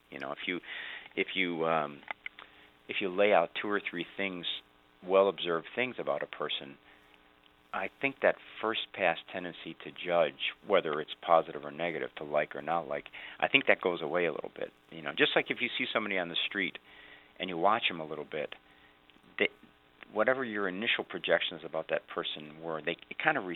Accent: Illinois, United States; I mean, I grew up in Illinois, and we, you know, he was constantly with us.

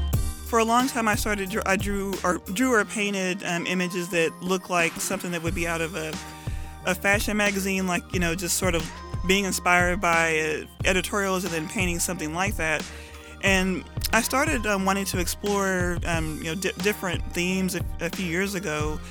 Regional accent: Lubbock, Texas, United States; also born or lived in Houston; now in Austin, United States; I'm a Texan. I'm at least a fifth generation Texan on my mom's side, and I was born in Houston, Texas, but I didn't grow up there. I grew up in Lubbock, Texas

